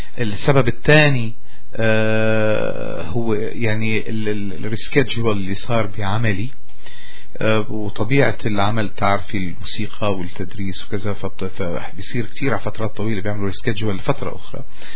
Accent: Syria; وكفنان سوري عايش حياتي من ناحية الفن وكأني أنا من دمشق

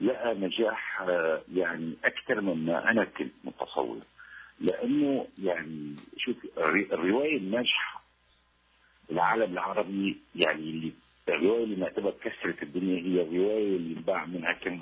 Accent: Syria; كوني سوري هذا شيء بدون الفخر، وكوني خلقت بهالبلد اللي كان فيها كل الناس اللي شاءت الظروف المجتمعية فيهم مثقفين وناشطين. أنا بتاعت دخلت المعهد عالي فنون المسرحية عمري 18 سنة

